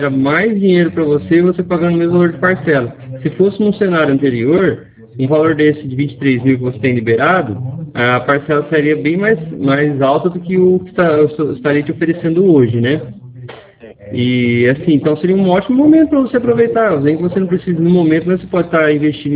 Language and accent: Portuguese; Cornélio Procópio, Paraná, Brazil; eu sou da cidade de Cornélio Procópio, nosso escritório fica aqui em Cornélio Procópio, Paraná, tá? Mas a gente é do Paraná